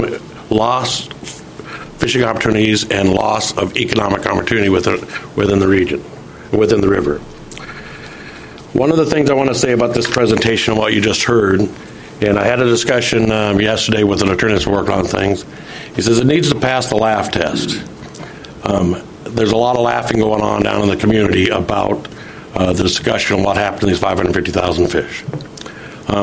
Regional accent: Yakima, Washington, United States; I'm here from Yakima.

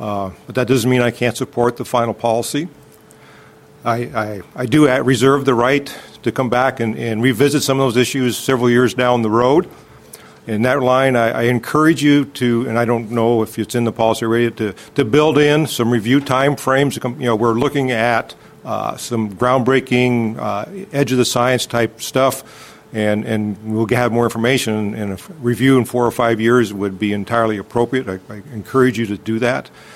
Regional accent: Marysville, Washington, United States; from Marysville.

